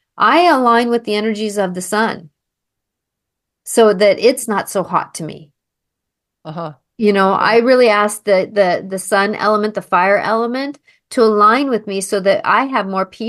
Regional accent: Seattle, Washington, United States; because I grew up in Seattle myself

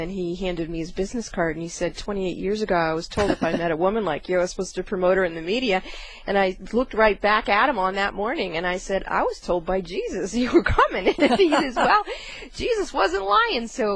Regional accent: New Hampshire, United States; Yeah, he was from Los Angeles. I was from New Hampshire.

